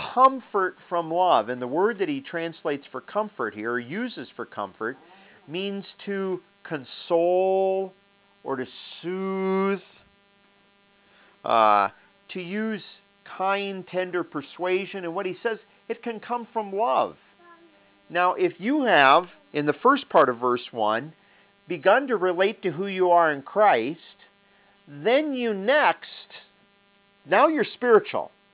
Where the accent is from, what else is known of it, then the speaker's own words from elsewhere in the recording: South Dakota, United States; because I come from … of South Dakota that are kind of an emotional bunch, you know.